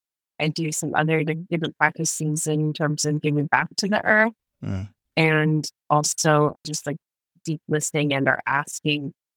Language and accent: English; Silverton, Colorado, United States; now in Los Angeles, United States; I was raised in Silverton, Colorado, some big, beautiful mountains and peaks.